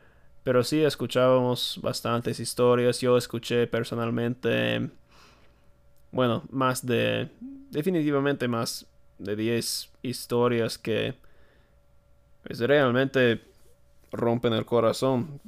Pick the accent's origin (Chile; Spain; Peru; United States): United States; creo que como un estadounidense no puedo comprender perfectamente